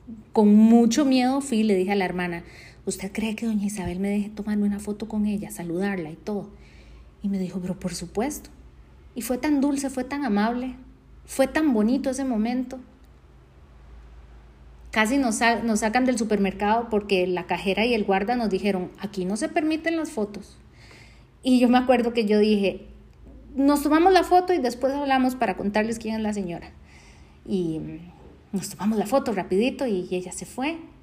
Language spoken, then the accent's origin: Spanish; Costa Rica; a uno como costarricense le hubiera gustado que así no hubiera sido la historia